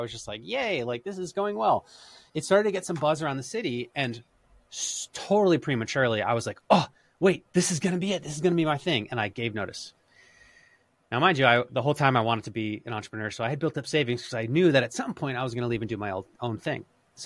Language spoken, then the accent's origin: English; Philadelphia, Pennsylvania, United States; It was so inspiring to hear this story done in my hometown because I hadn't really heard so much success coming from Philly before.